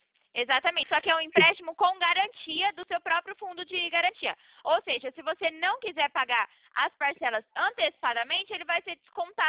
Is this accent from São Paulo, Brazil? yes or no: yes; Campinas, São Paulo, Brazil; sou de Campinas.